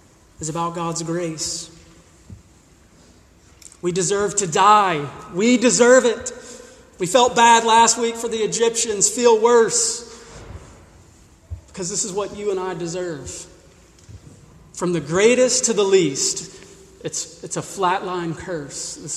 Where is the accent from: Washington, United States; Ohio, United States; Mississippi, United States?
Mississippi, United States; I grew up in Mississippi. We had these road signs.